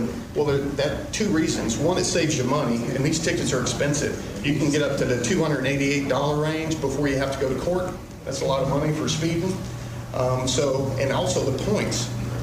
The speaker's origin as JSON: {"language": "English", "country": "France", "tie": "born or raised there", "said": "I was born and raised in France"}